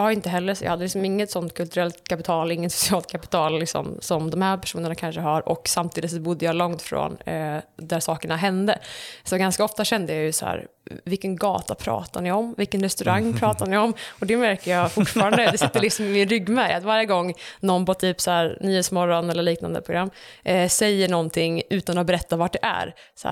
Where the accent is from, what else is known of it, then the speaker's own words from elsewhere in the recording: Falköping, Västra Götaland County, Sweden; Så att jag då som också är från en liten stad känner ofta att det här ja, men det behöver snackas mer om. För att när jag bodde i Falköping där jag växte upp